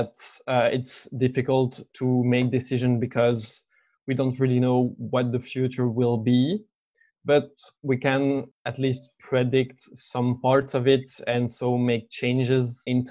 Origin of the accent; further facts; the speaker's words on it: Brussels, Brussels-Capital Region, Belgium; English is a second language; I'm also from Brussels